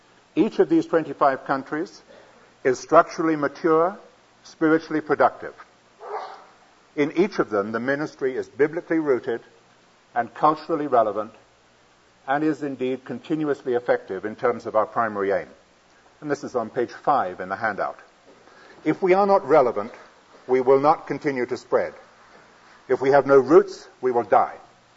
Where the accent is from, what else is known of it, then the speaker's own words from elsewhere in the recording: United Kingdom; I am British, I speak in English, and let's say I minister in England